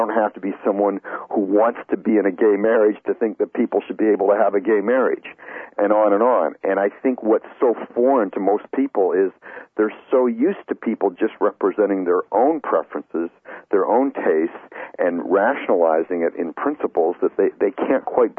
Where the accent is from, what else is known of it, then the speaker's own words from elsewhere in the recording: Canada; I grew up in Canada